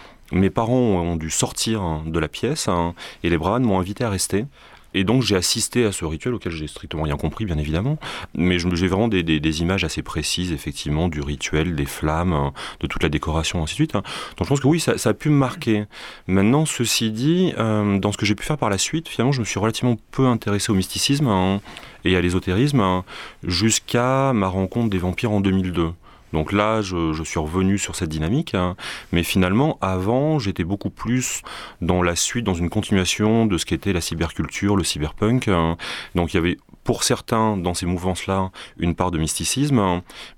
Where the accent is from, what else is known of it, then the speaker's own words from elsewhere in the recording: Paris, Île-de-France, France; also born or lived in Rome / Morocco / Libya; Donc je suis né à Paris, ensuite je suis parti à Rome, ensuite revenu à Paris, ensuite au Maroc, ensuite revenu à Paris, ensuite en Libye et ainsi de suite.